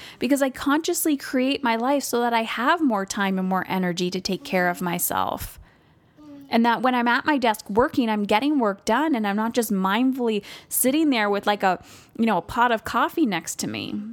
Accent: Windsor, Ontario, Canada; It's going to be held here in my hometown in Windsor, Ontario.

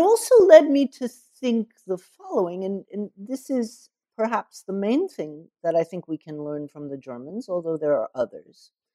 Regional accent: Atlanta, Georgia, United States; born there; I was born in Atlanta and Coca-Cola actually played a progressive role in the civil rights movement.

